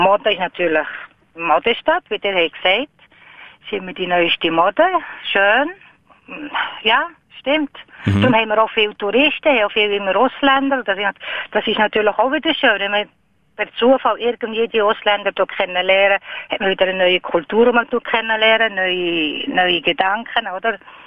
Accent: Bern, Switzerland; now in Milan, Italy; oder ich bin aus Bern, natürlich ein kleines Städtchen gegenüber Mailand, eine richtige Metropole.

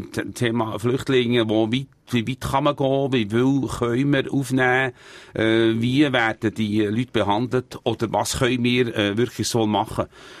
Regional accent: Switzerland; als Schweizer

